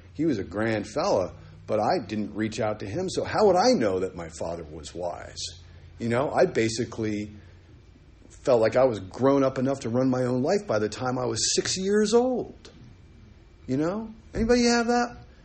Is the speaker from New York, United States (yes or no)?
yes; New York, United States; I grew up in New York City, by the way.